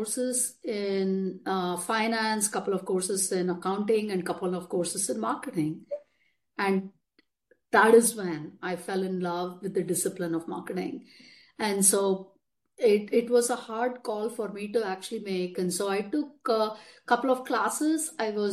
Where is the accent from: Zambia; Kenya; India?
India; moved away as an adult; now in United States; I went along to get a bachelor's degree in computer science engineering growing up in India. Then I came into the United States in 1992.